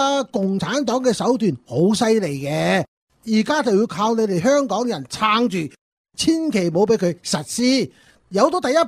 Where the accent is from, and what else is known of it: China